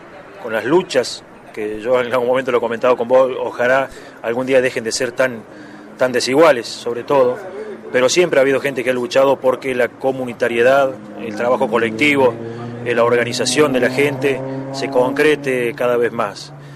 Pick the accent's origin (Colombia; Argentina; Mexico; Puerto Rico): Argentina; San Carlos Minas, Córdoba; de San Carlos Minas, oeste de la provincia de Córdoba